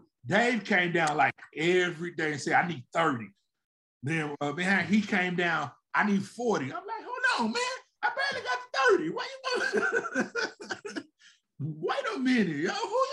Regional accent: the South, United States; hey, we going to buy together because I'm from the South.

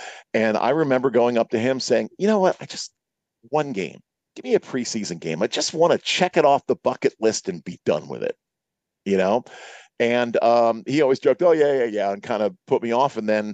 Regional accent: Philadelphia, Pennsylvania, United States; Honestly, I grew up in the Philadelphia area

